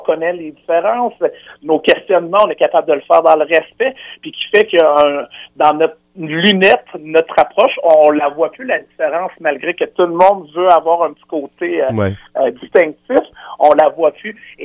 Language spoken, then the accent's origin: French; Rivière-du-Loup, Quebec, Canada; Je viens de Rivière-du-Loup, j'ai grandi ici, en région.